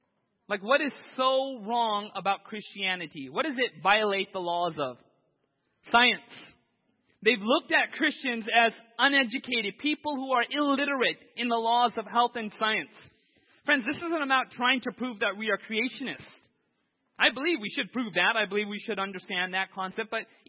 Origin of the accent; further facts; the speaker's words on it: California, United States; I grew up in Southern California.